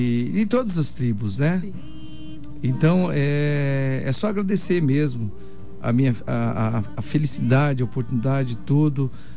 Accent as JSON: {"language": "Portuguese", "town": "Dourados", "region": "Mato Grosso do Sul", "country": "Brazil", "said": "Dourados, filho adotivo de Itaporã."}